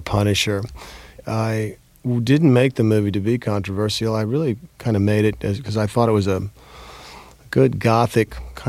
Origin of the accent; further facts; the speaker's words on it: Fort Worth, Texas, United States; I was raised in Fort Worth, Texas, and I come from a family of four kids.